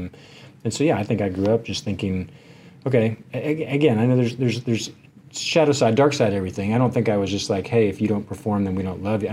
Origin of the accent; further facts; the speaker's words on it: Dallas, Texas, United States; have a younger brother who's about 5 years younger than me. We grew up here in the Dallas area.